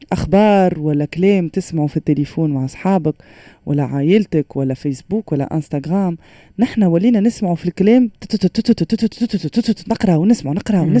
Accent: Tunisia; ولا ميديتاسيون تاع ميديتاسيون نحن عندنا في تونس شنو هذا ريق بارد يوغا

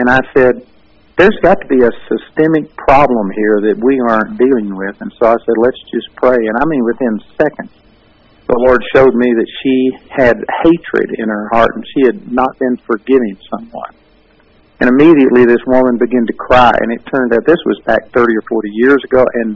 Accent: Arlington, Texas, United States; I was raised in the Baptist church also in Arlington, Texas.

